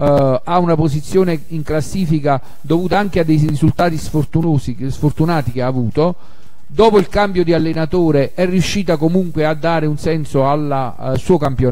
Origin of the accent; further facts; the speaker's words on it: Tuscany, Italy; perché praticamente da toscano abbiamo fatto pure la rima